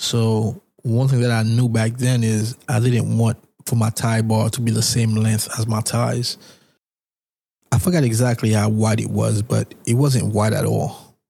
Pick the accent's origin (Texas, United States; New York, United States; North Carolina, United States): New York, United States; Bronx; born there; people assume that because I was born in the Bronx, I'm a Yankees fan.